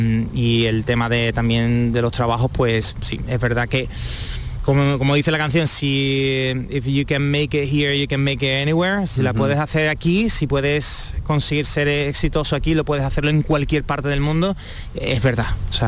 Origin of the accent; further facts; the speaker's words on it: Conil, Andalusia, Spain; also born or lived in Seville; Yo pasé por esas también desde muy pequeño en Conil, casi nací en Conil, si no fuera porque mi madre decidió de volverse a Sevilla